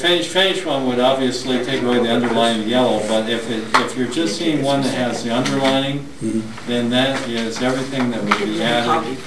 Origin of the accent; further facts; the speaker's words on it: Idaho, United States; I'm an upstart from Idaho of all places